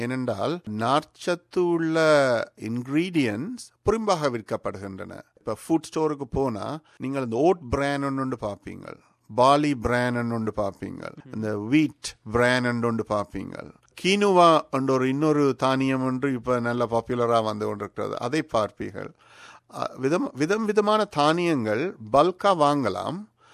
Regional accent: Jaffna, Northern Province, Sri Lanka; நான் யாழ்ப்பாணத்தில் பிறந்து வளர்ந்தேன்.

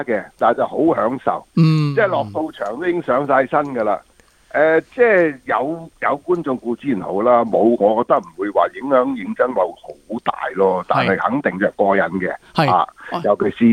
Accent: China; 我哋中国人以前话友谊第一

